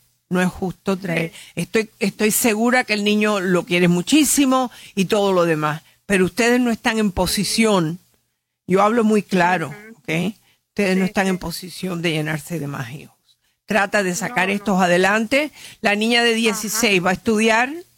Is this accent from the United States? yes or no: yes; United States; born there; todos somos ciudadanos americanos, nacidos en este país.